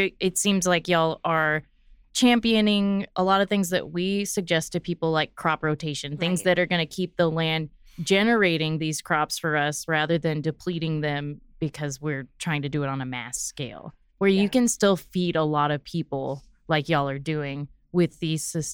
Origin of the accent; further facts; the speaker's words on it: Texas, United States; I grew up in South Texas and I even lived on the border, and my Spanish skills completely atrophied when I moved here